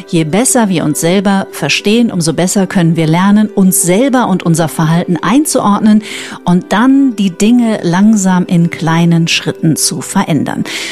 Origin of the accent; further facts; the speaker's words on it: Bavaria, Germany; Er hat mich zu Hause in meiner Heimat im Fünfseenland im schönen Oberbayern besucht